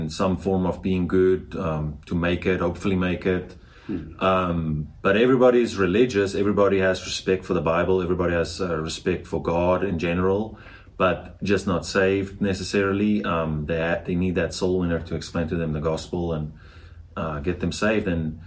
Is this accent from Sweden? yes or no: no; Bredasdorp, Western Cape, South Africa; So in the town where I'm from, so I'm from Bredasdorp, the Western Cape. And it's predominantly Afrikaans, but they do understand English.